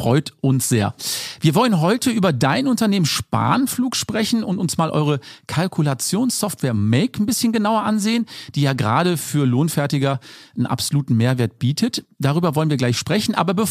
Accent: Cologne, North Rhine-Westphalia, Germany; Ich komme aus der Kölner Ecke. Und wenn man hier so rausschaut, überall Berge. Und bei uns nennt sich das, wo ich lebe, das Bergische Land.

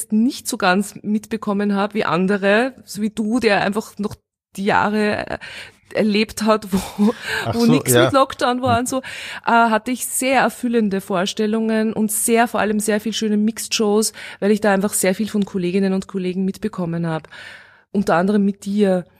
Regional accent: Steyr, Upper Austria, Austria; born there; Mein Vater hat dann die Familie mitgenommen und ich bin in Steyr geboren.

